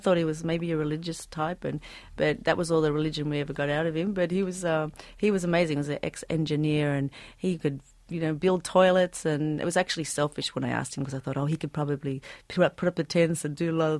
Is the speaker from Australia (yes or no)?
yes; Australia; Yeah, growing up in Australia